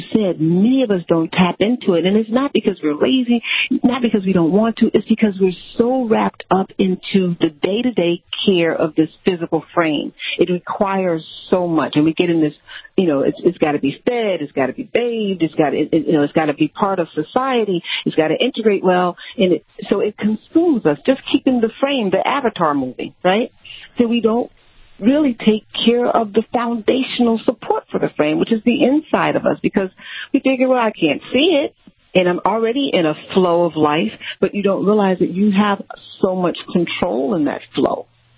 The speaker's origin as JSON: {"language": "English", "town": "Chicago", "region": "Illinois", "country": "United States", "said": "dirty of me from the south side of Chicago."}